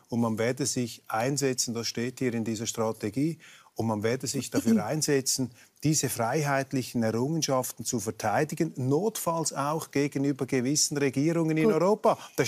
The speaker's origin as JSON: {"language": "German", "country": "Switzerland", "said": "Also ich würde mich als Schweizer, bin ich dem Fanclub der Schweiz zugehörig."}